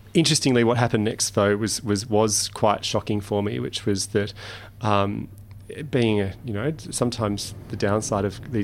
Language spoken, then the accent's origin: English; Perth, Western Australia, Australia; And I suppose also growing up in Perth, I didn't have any gay role models around me.